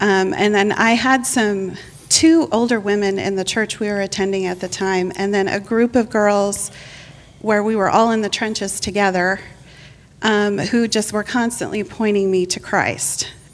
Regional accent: New Jersey, United States; He's from Chicago, I'm from New Jersey, if you're wondering about the accent.

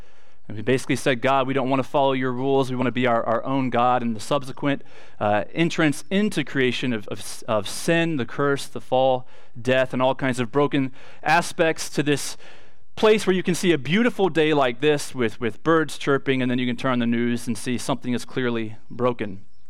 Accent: Ohio, United States; it doesn't affect me at all. I'm from Ohio.

